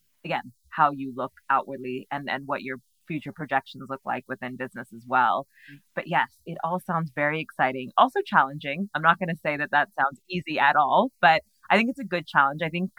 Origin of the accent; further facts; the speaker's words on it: California, United States; That accent isn't going to change. I always say I'm Californian, but with a British passport now.